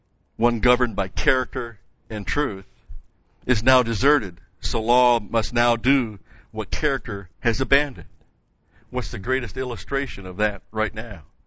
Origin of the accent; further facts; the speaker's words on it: Rochester, New York, United States; Actually, though, I come from Rochester, my high school years, New York State before that.